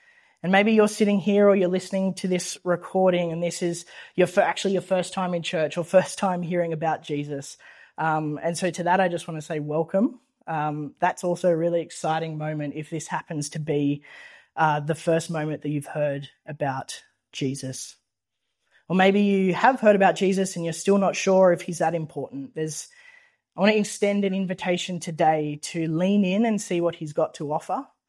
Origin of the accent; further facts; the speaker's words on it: Bathurst, New South Wales, Australia; now in Sydney, Australia; I grew up in Bathurst. I live in Sydney. My ancestry is pretty much multi-generational Australians